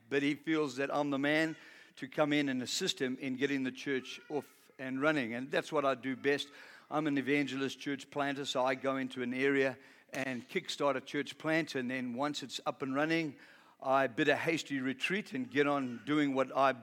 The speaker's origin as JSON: {"language": "English", "region": "Bulawayo", "country": "Zimbabwe", "said": "Okay, I'm from Richmond. You know Richmond? On the Falls Road. I used to go to Northleigh High School."}